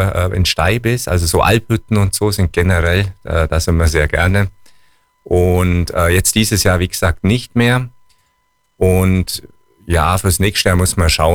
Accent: Bavaria, Germany; accent: Hindelang dialect; first language Hindelang dialect; ich fühle mich einfach in dieser Hindelanger Dialekt, das ist meine Muttersprache, da spreche ich auch im Alltag

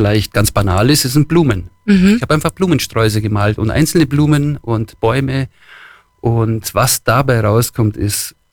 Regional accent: Allgäu, Germany; Ja, ich bin im Allgäu aufgewachsen und natürlich ist das mein Kreativplatz letztendlich.

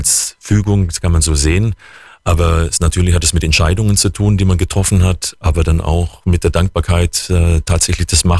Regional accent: Kirchheim unter Teck, Baden-Württemberg, Germany; hatte in Kirchheim unter Teck, wo ich herkomme

